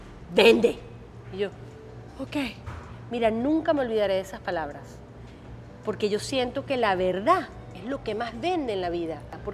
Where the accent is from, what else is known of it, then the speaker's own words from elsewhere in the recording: Venezuela; moved away; also born or lived in Mexico; primero me fui, como te dije, a Israel, luego viví unos años en México y finalmente me vine para acá. O sea, yo salí de Venezuela hace 30 años y aquí tengo como unos 22.